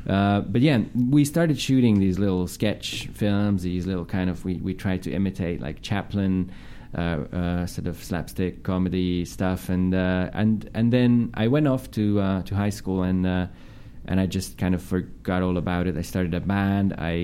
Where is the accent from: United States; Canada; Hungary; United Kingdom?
Hungary; Budapest; I'm from Pest.